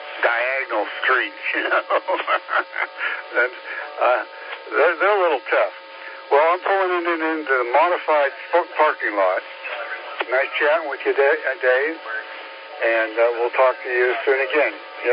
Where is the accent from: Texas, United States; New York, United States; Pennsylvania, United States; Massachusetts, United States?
Pennsylvania, United States; Pittsburgh; I grew up in Pittsburgh, which was a very good city to grow up in. I mean, it was really a great place.